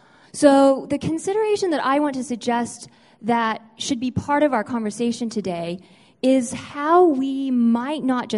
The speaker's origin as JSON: {"language": "English", "town": "Boise", "region": "Idaho", "country": "United States", "said": "from Boise, Idaho, and I was asked to be part of this panel"}